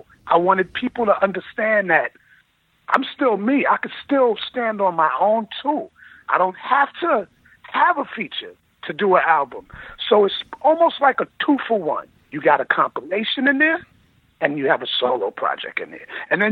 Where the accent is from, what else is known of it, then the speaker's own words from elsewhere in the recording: Queens, New York, United States; me and Craig is my peer. That we're from Queens.